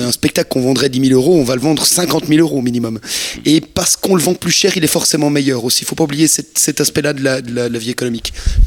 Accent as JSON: {"language": "French", "country": "Switzerland", "said": "Oui, je suis suisse, effectivement"}